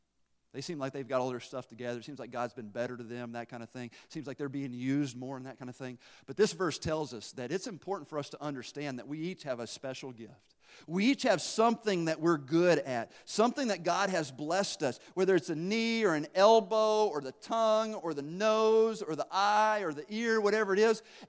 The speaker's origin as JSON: {"language": "English", "region": "Tennessee", "country": "United States", "said": "I was from Tennessee. I didn't know what excessive meant, but she kept saying it."}